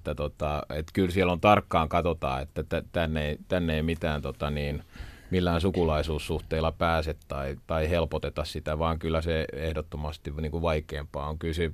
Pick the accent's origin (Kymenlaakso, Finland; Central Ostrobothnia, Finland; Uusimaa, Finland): Uusimaa, Finland; Helsinki; me kuitenkin kasvettiin Katajanokalla kuitenkin semmoisessa fiiliksessä ja ympäristössä perheessä